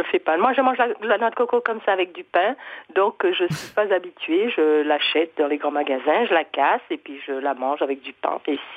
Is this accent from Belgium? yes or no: no; Martinique; de vanille, que je suis originaire de la Martinique.